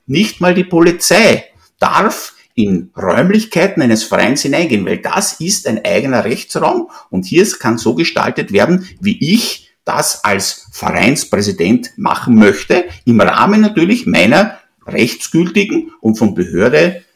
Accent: Austria; das ist bei uns in Österreich auch so.

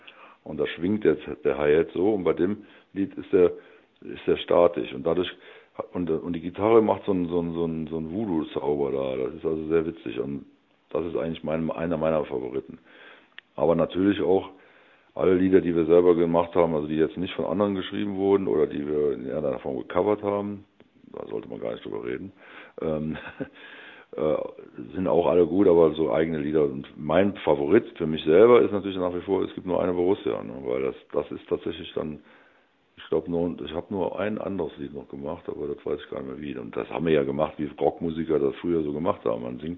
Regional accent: Andernach, Rhineland-Palatinate, Germany; accent: Rhenish; ich komme aus Andernach, ist noch weiter unterhalb. Das heißt, bin Rheinländer und spreche auch rheinischen Dialekt.

